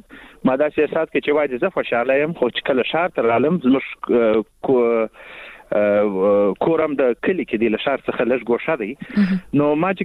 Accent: Lashkar Gah, Helmand, Afghanistan; زه له هلمند څخه یم، لشکرګاه څخه

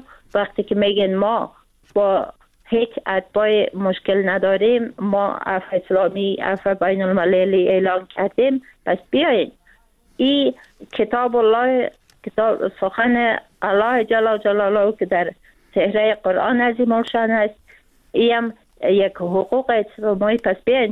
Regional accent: Afghanistan; به عنوان یک افغان

